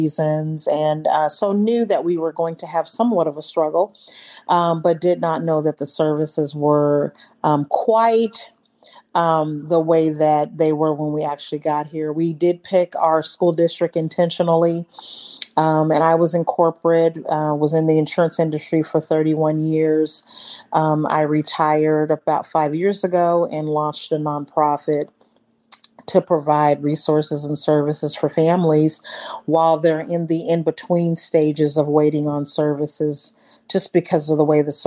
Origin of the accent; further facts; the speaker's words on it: California, United States; We live in the great state of Texas, but I'm originally from California.